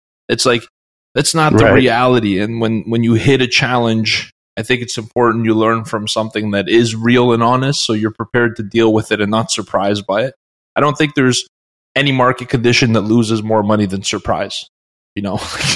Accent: Canada; Yeah, and I play hockey because I'm from Canada.

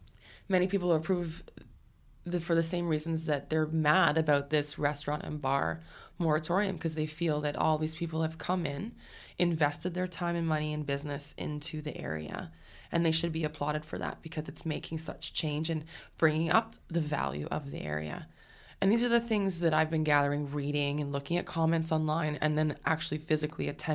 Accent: Oshawa, Ontario, Canada; My background, I grew up in Oshawa, Ontario, which is a hardcore GM town. And a little bit rough. People know it as the Schwa.

